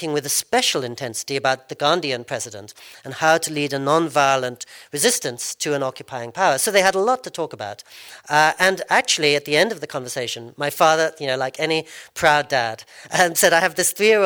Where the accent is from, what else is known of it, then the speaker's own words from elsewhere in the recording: England, United Kingdom; now in Japan; like me when I grew up in England and like me and my friends when I live in Japan